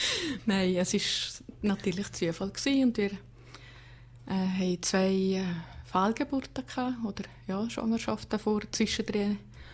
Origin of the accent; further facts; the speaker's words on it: Valais, Switzerland; accent: Walliser Dialekt; Ich habe eigentlich immer Walliser Dialekt geredet, das ist auch so geblieben.